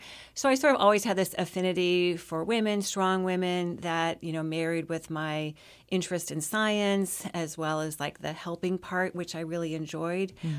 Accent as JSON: {"language": "English", "region": "Indiana", "country": "United States", "tie": "born or raised there", "said": "So as you said, I grew up in Indiana. My first job, I was 12 years old, and I was a corn detassler."}